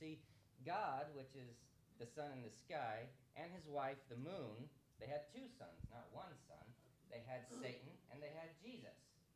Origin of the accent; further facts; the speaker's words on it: Deer Park, Washington, United States; We are local people from around this place. I grew up in Deer Park, and my wife grew up in Elk, Washington